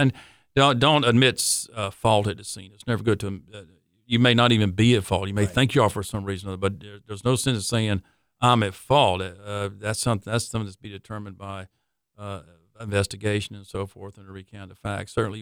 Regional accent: Charleston, South Carolina, United States; very blessed doing it in a beautiful place like Charleston, my hometown, you know, North Charleston High School graduate.

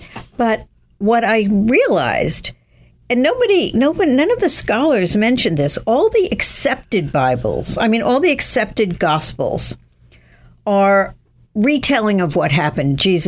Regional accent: Hicksville, New York, United States; I grew up in Hicksville, Long Island.

